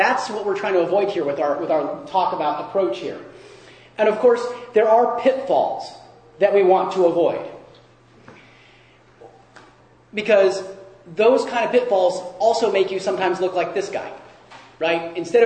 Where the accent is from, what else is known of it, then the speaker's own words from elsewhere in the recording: Seattle, Washington, United States; I'm from Seattle.